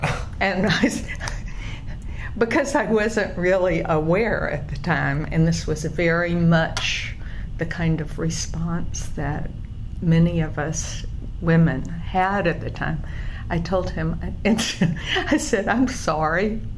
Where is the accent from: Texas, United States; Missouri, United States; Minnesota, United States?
Texas, United States; Wichita Falls; I was offered a job. For a newspaper in Abilene, but I grew up in Wichita Falls, and right. after 18 years there, I was through